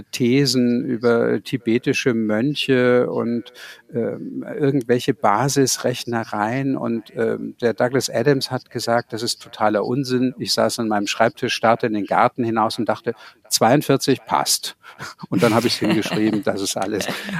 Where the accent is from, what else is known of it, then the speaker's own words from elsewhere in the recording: Kulmbach, Bavaria, Germany; das ist mir jetzt in Kulmbach, wo ich aufgewachsen bin, passiert